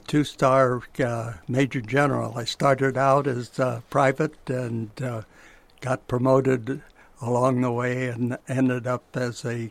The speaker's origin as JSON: {"language": "English", "town": "San Francisco", "region": "California", "country": "United States", "tie": "born or raised there", "also_born_or_lived": "San Bruno", "said": "I was born in South San Francisco in a hospital. We were living in San Bruno at the time. And my brother was born 14 months later, and 4 years later, we moved to San Francisco."}